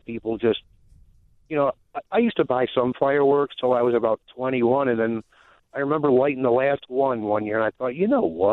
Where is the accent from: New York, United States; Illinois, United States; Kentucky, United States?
Illinois, United States; Chicago; Yeah, I grew up in Norwood Park, and I know you've made fun of me for going to Taft.